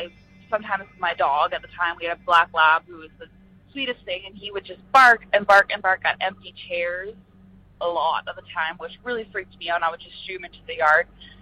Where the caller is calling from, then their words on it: Saskatchewan, Canada; I'm calling from Saskatchewan in Canada.